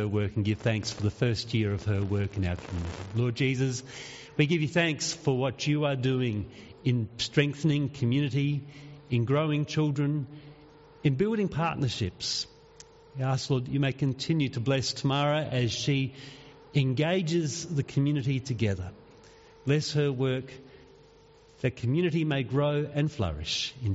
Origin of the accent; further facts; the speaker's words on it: South Australia, Australia; I remember growing up in the Barossa Valley when … would come through Nirupa and he would put on a concert